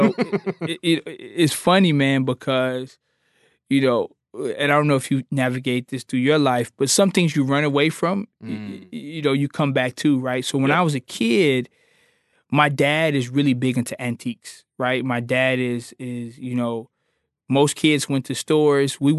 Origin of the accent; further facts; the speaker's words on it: Houston, Texas, United States; And so in particular, I'm from Houston, and John Biggers was an artist who started the art department at Texas Southern in Houston. And particularly his work was well known in the area that I lived in. Like he lived down the street from where I grew up.